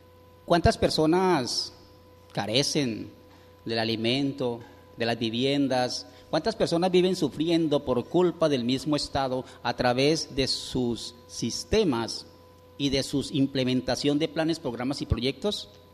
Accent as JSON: {"language": "Spanish", "country": "Colombia", "said": "¿En qué medida puedo decir que yo soy colombiano"}